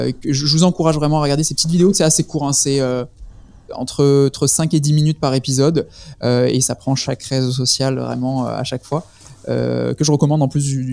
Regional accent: France; en plus on est français, basé à Toulon

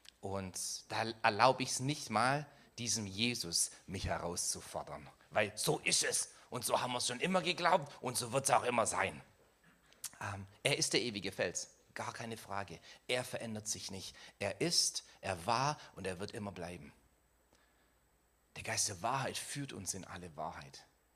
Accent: Baden-Württemberg, Germany; Ich bin Schwabe.

